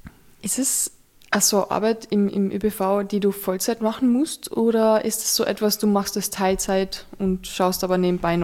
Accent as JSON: {"language": "German", "region": "Carinthia", "country": "Austria", "said": "Bei uns in Kärnten, ich hab keinen Verein in der Nähe gehabt."}